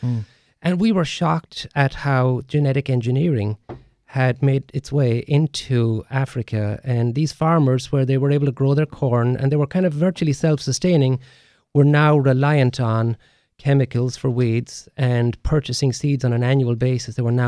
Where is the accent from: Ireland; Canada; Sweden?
Ireland; moved away as an adult; now in United States; growing up in Ireland, you always had a garden. So we grew up with our own home garden. I followed my passion in terms of business, coming to the United States in 1990